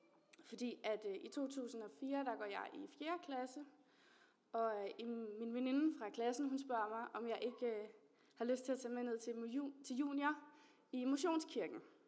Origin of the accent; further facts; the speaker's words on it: Osted, Zealand, Denmark; now in Skovlunde, Denmark; og jeg kommer her fra Osted, er vokset op her, og bor nu i Skovlunde sammen med Jonathan, og kommer i Vandløse Frikirke.